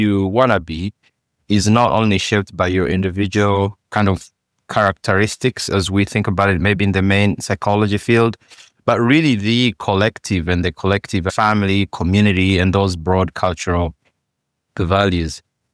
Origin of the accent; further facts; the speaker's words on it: Uganda; accent: Ugandan English; English is a second language; now in United States; I'm just a professor here at the University of Minnesota. And I'm originally from Uganda, if you can tell from my, I like to joke that it's my Uganglish accent, which is a blend of English plus three Ugandan languages that I speak.